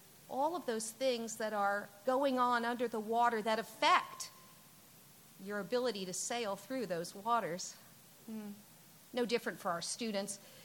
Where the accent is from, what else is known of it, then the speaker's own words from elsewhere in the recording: New Jersey, United States; moved away; also born or lived in California; I grew up in North Jersey and then moved to California. So I come from big places.